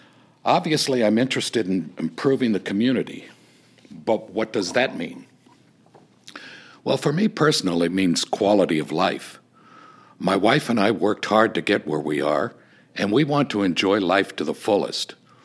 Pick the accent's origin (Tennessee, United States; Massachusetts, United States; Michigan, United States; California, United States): California, United States; I grew up here in the Coachella Valley, graduated from Palm Springs High School and College of the Desert. My wife, Tammy, also grew up here. We were gone for a while, but now we're back and love living here at Shadow Hills.